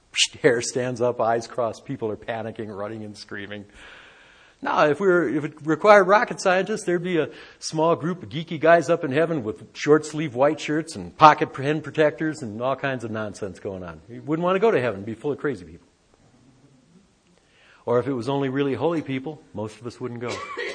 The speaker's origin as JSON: {"language": "English", "town": "Detroit", "region": "Michigan", "country": "United States", "tie": "born there", "lives_now": "Taos, United States", "said": "You know, I was born in Detroit."}